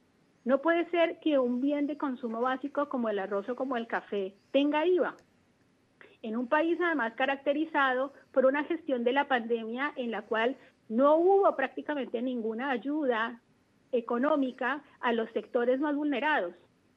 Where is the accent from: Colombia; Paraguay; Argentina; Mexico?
Colombia; pero como ciudadana colombiana, un llamado a la comunidad internacional